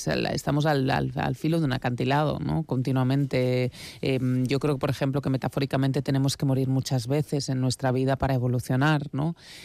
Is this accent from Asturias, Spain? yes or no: no; Catalonia, Spain; me fui a Lampurdá, que es mi tierra.